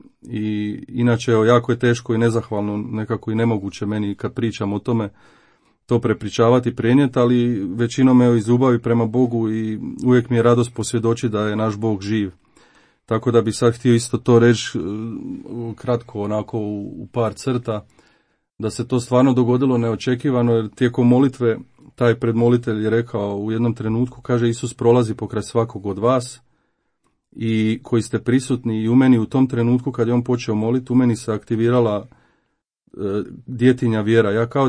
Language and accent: Croatian; Valpovo, Osijek-Baranja County, Croatia; imam 36 godina i rodom sam iz Slavonije, iz grada Valpova, nedaleko od Osijeka.